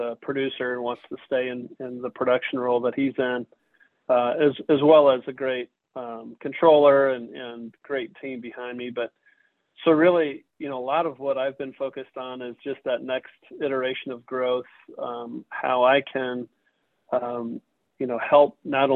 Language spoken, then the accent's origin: English; Michigan, United States; I grew up in Michigan, and my mom's friend owned a staffing firm